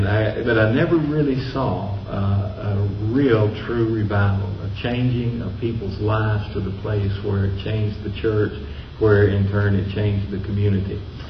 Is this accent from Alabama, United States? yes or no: yes; Alabama, United States; I grew up in North Alabama, and it was just part of what you did.